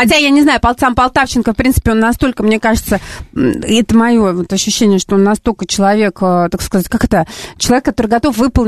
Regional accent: Saint Petersburg, Russia; Мы обе с Дашей, если кто не знает, мы из Петербурга.

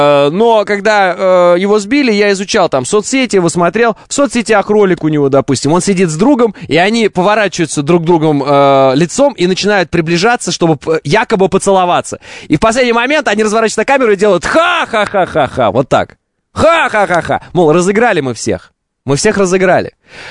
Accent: Oral, West Kazakhstan Region, Kazakhstan; born there; also born or lived in Orenburg, Russia; я сам родился в Уральске, жил в Оренбурге

